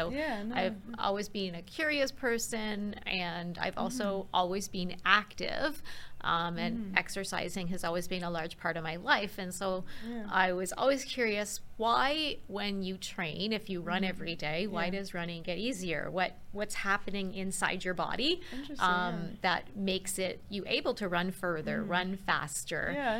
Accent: North York, Ontario, Canada; also born or lived in Toronto; I grew up in North York, so just north of Toronto. I was born at Toronto Western Hospital, so right downtown Toronto, and then grew up and lived until I started going to university in North York.

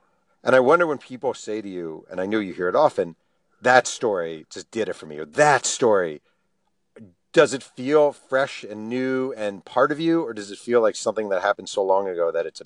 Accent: New York, United States; I'm from New York, and I remember that picture vividly

